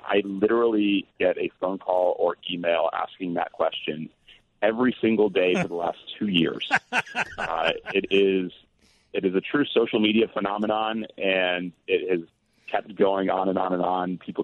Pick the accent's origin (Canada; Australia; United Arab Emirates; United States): United States; the South; I'm from the South, and so put some chili, mustard, and onions on there.